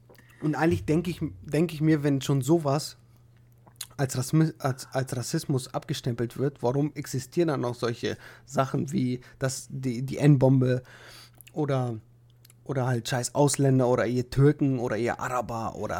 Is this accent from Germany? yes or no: no; Bulgaria; ich habe gesagt, ich bin aus Bulgarien.